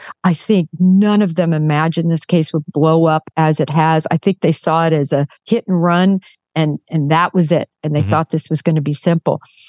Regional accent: Nebraska, United States; born or raised there; also born or lived in Kansas

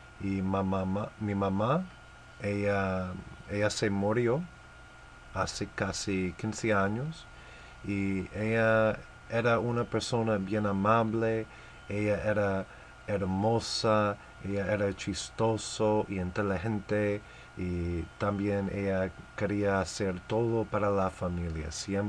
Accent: United States; Spanish is a second language; Yo soy de América. Yo soy americano. Pero mi familia, la familia de mi mamá es de Italia y la familia de mi papá es de Turquía.

